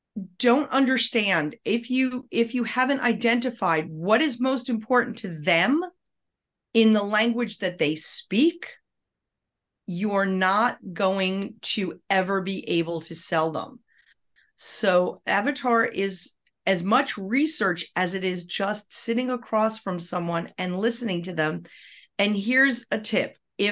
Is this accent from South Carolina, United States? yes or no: no; New York, United States; I'm from New York. I'm Italian. I speak very fast. I speak with my hands.